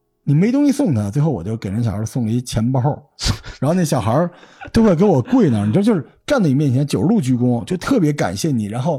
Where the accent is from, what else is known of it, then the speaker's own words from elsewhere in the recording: Beijing, China; 您忘了别人说咱们北京人天天吃烤鸭这事儿了？